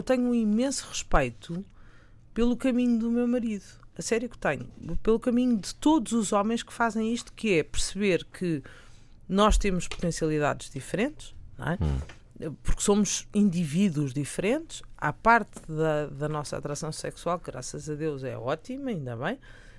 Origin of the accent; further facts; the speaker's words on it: Estoril, Lisbon, Portugal; born there; Eu nasci no Estoril.